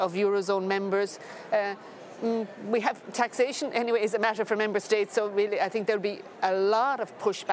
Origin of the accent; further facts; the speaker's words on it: Ireland; particularly if I come from Ireland